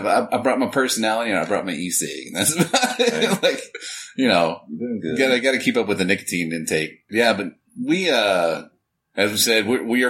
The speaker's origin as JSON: {"language": "English", "region": "Texas", "country": "United States", "said": "We're from the North Texas area. I won't tell you exactly"}